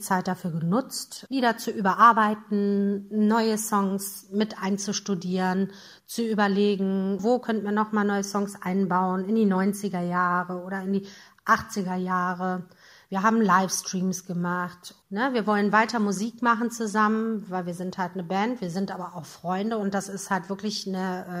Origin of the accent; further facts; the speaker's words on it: Solingen, North Rhine-Westphalia, Germany; Ich komme aus Solingen und bin Sängerin bei der Band